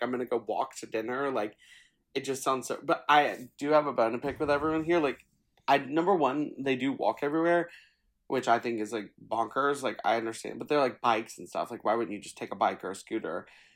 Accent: Southern United States, United States; I feel like I was lucky growing up in the South where I could, like, go to these places.

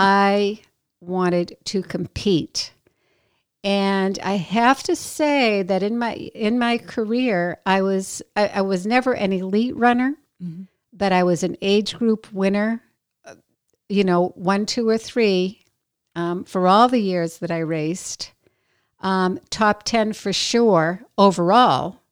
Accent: New Hampshire, United States; Okay, so I grew up in New Hampshire, and my family was not active at all.

